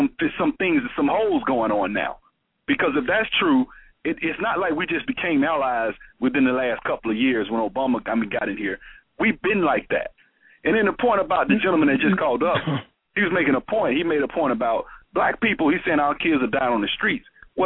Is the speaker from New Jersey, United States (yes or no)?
no; Alabama, United States; I'm from Alabama. We voted for that guy until the 90s.